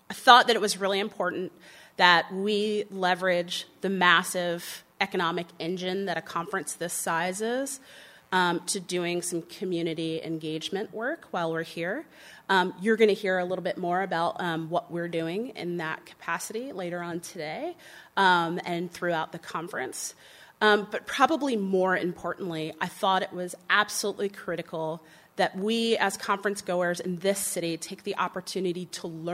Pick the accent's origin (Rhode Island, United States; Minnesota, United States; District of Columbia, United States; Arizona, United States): District of Columbia, United States; Washington; He is a graduate of Howard University in my hometown.